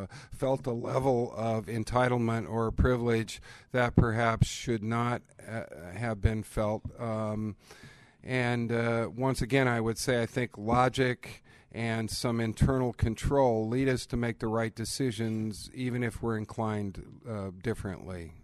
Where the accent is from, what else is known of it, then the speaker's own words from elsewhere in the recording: Omaha, Nebraska, United States; And I'm born and raised in Omaha and spent a good share of my life in Omaha